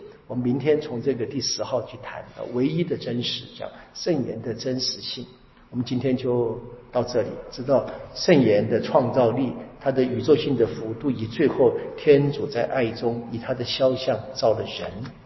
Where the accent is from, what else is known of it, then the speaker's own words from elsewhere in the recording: China; 我们中国就有这个身体发肤受之父母